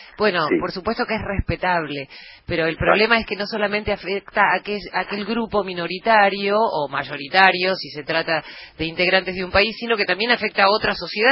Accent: San Antonio de Areco, Buenos Aires Province, Argentina; cuando era chica, allí en mi pueblo, en San Antonio de Areco

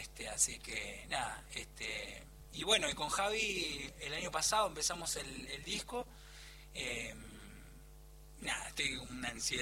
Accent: Alejandro Korn, Buenos Aires Province, Argentina; Yo soy de Alejandro

